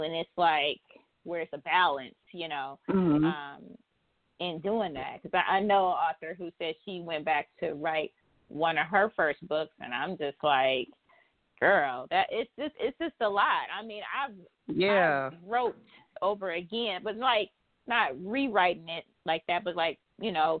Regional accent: Detroit, Michigan, United States; I'm from Detroit, and so we had Mexican Village or something, and we used to go down there and hang out

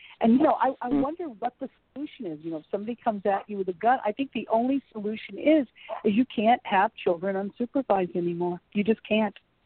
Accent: Miami, Florida, United States; You know, when I was growing up in Miami, Florida, you could leave your doors open.

